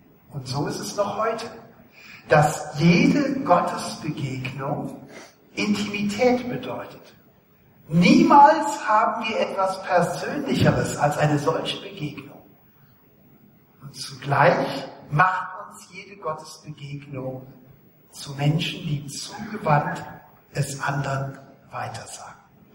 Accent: Rhineland, Germany; nachdem ich als Rheinländer euphorische Komplimente machte

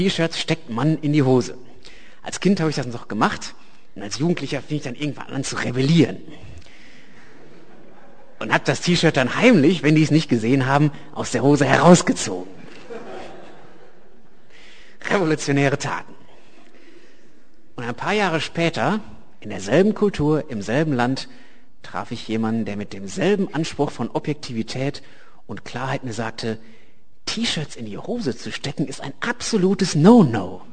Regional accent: North Rhine-Westphalia, Germany; Also ich bin in einem Dorf groß geworden im Sauerland. Das ist ein Mittelgebirge in Nordrhein-Westfalen, das selbst schon in Nordrhein-Westfalen als etwas abgelegene und unbedeutende Provinz gilt.

